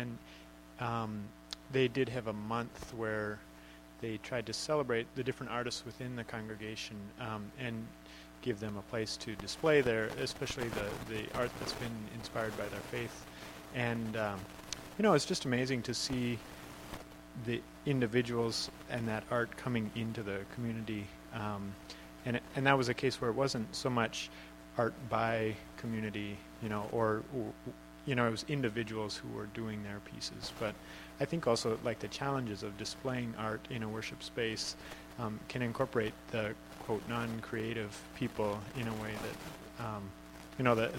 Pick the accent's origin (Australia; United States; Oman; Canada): Canada; One of the congregations I grew up in Canada